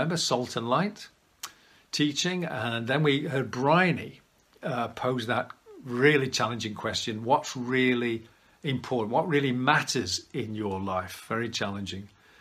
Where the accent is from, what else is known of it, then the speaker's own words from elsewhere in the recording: United Kingdom; Well, we're British, aren't we?